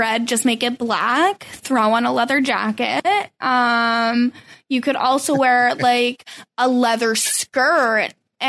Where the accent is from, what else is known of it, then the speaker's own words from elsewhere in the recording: Canada; Because I'm from the opposite of South. I'm from the Great White North.